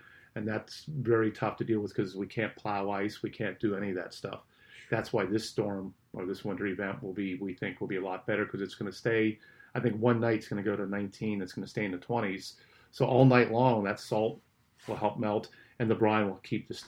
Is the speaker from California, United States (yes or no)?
no; Pennsylvania, United States; I grew up in Pennsylvania. They put chains on the school buses.